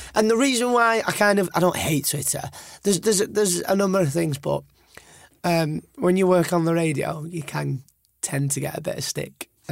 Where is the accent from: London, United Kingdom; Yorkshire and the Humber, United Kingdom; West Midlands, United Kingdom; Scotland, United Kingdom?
Yorkshire and the Humber, United Kingdom; York; born there; I was born in York.